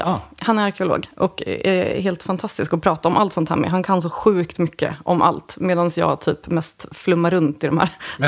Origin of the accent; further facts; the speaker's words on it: Bärlinge, Uppsala County, Sweden; Jag växte upp på landet utanför Uppsala i en liten håla som heter Bärlinge.